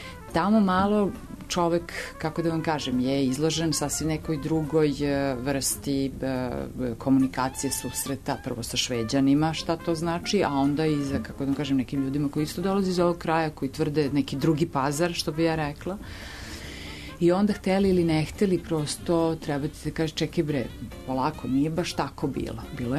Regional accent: Belgrade, Serbia; ja sam rođena u Beogradu, živjela u Beogradu, mislim, i onako ponosno kažem Beograđanka

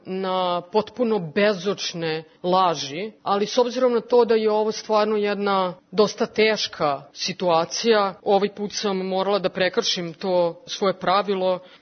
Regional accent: Serbia; zato što su oni Albanci, a mi smo Srbi

